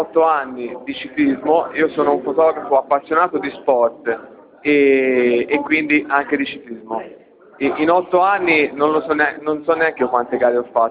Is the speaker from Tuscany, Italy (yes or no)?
yes; Tuscany, Italy; Io, altre cose, sono anche toscano, quindi sono molto orgoglioso.